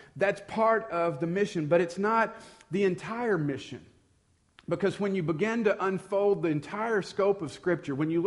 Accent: Arkansas, United States; I'm from Arkansas.

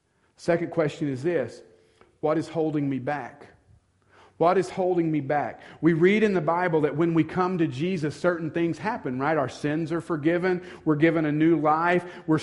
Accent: United States; Now, I realize as Americans, we hate that word. I have freedom. I'm American.

